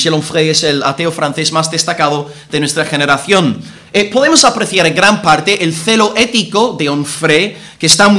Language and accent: Spanish; Northern Ireland, United Kingdom; del conflicto de Irlanda del Norte, de donde soy yo